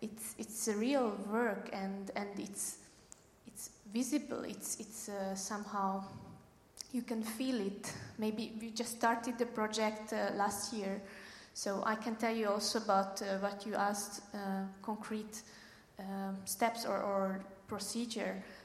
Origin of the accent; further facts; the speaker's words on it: Hungary; English is a second language; Buc, I also come from here. That's my hometown, so at the edge of the Holon.